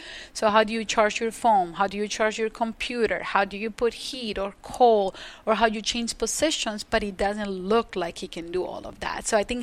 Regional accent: Medellín, Antioquia, Colombia; English is a second language; now in Victoria, Canada; You know, I grew up in Colombia in the 80s

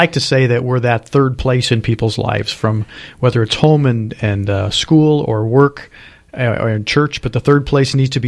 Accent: Fremont, Nebraska, United States; Well, growing up in Fremont, the Y was the place to be.

